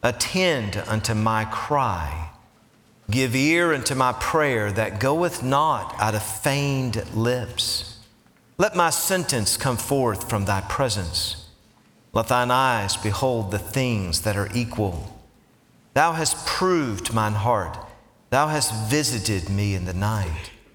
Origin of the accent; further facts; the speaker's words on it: Tennessee, United States; I wanted to tell everybody in there, I'm from Tennessee, all right?